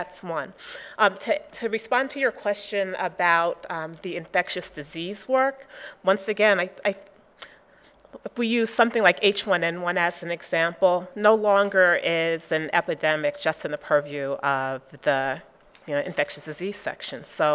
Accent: Massachusetts, United States; I'm from Massachusetts

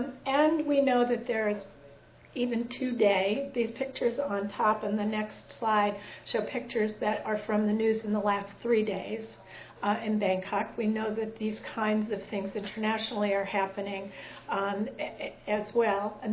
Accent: the North, United States; So I'm from the North. I didn't understand churches in the South.

